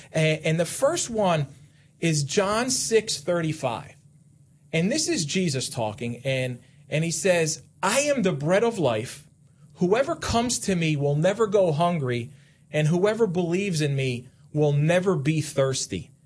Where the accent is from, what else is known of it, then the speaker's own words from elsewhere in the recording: Philadelphia, Pennsylvania, United States; growing up in South Philly, we had one grocery store nearby.